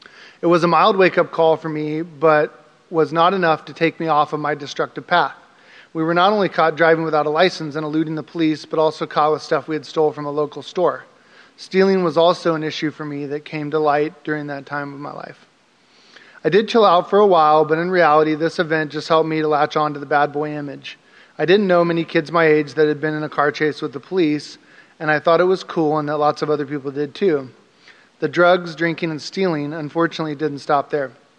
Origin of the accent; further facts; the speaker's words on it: Salem, Oregon, United States; also born or lived in Whittier / Los Angeles; I was born in Whittier, California, and my parents both graduated from Long Beach State University, which is where they met. They moved our family to Salem, Oregon from Los Angeles when I was one